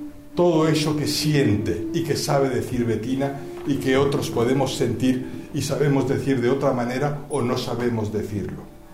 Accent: Tangier, Tanger-Tetouan-Al Hoceima, Morocco; also born or lived in Madrid, Spain; Bettina y yo crecimos en Tánger y después estuvimos juntos en el Liceo Francés en Madrid.

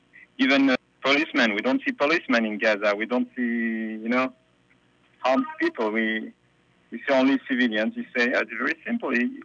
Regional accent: France; I'm from France

